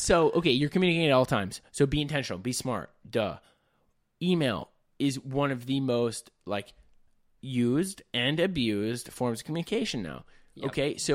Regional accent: Minnesota, United States; No, and a lot of people we come from Minnesota where it's like...

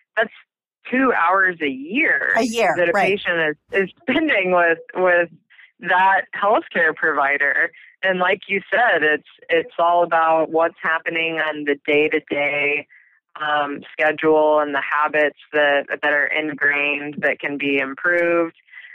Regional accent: Missouri, United States; I grew up in Southwest Missouri. I had meat and dairy with every meal, I think, of my life

